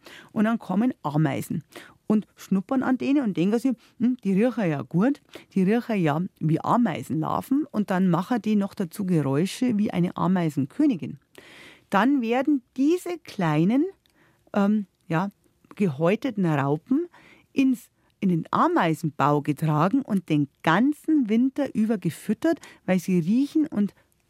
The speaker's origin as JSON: {"language": "German", "region": "Bavaria", "country": "Germany", "said": "eine ganz seltene Enziansart bei uns in Bayern"}